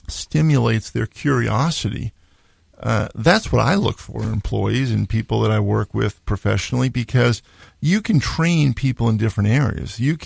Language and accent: English; Needham, Massachusetts, United States; I grew up in Needham, Mass, right down the street from Wellesley College